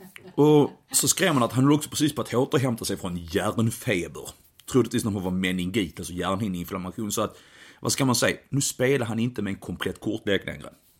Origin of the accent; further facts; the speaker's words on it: Lund, Skåne, Sweden; här från min hemstad Lund, där jag bor nu.